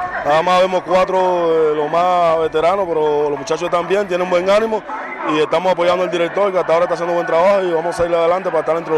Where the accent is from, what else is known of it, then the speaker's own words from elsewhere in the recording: Cuba; que todos somos cubanos y todos somos revolucionarios